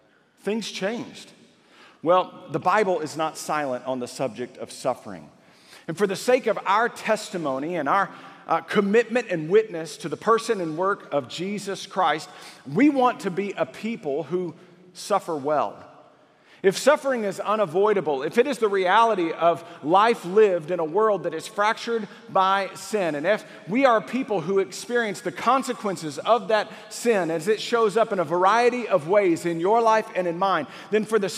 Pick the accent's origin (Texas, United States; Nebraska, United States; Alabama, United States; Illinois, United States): Texas, United States; Waco; I grew up in Waco, and we went fishing in a nearby small town just outside of Waco there